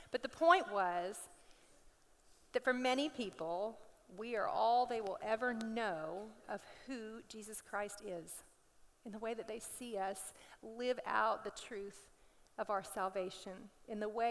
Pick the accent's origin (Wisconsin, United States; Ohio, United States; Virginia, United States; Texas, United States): Texas, United States; Dallas; I'm from Dallas. You know how shiny it is there?